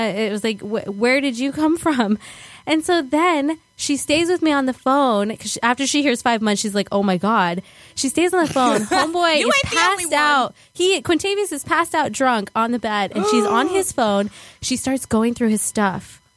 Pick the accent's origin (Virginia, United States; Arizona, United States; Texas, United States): Arizona, United States; now in New Jersey, United States; That night at 10 o'clock Arizona time, because I'm from Arizona